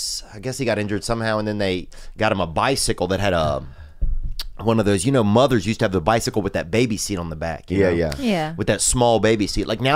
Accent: Louisiana, United States; In Louisiana.

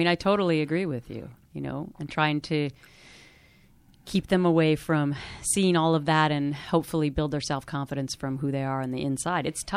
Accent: Minnesota, United States; Second of all, I'm from Minnesota, not known as a pageant state.

